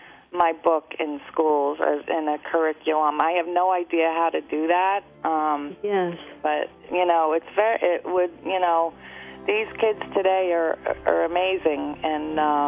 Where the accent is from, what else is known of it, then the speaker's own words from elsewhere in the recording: New Jersey, United States; I grew up in New Jersey, and we did a whole environmental campaign, and we went to the Hudson River